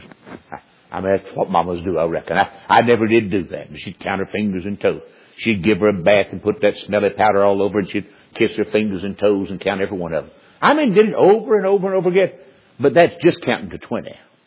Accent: North Carolina, United States; Most of you know I'm from North Carolina, and my family from the mountains in North Carolina.

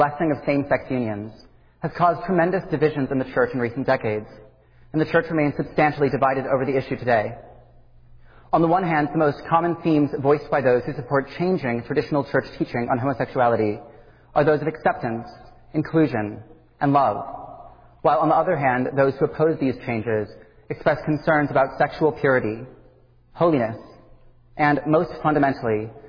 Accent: Wichita, Kansas, United States; I was born and raised here in Wichita, in a loving Christian home and in a church community that holds to the traditional interpretation of Scripture on this subject.

